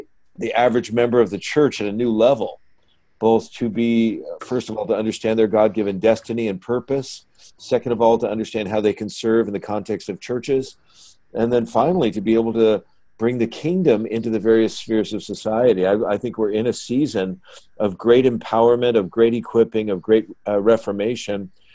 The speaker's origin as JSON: {"language": "English", "town": "San Francisco", "region": "California", "country": "United States", "tie": "born or raised there", "said": "when I was a young kid, I was raised in San Francisco in the counterculture."}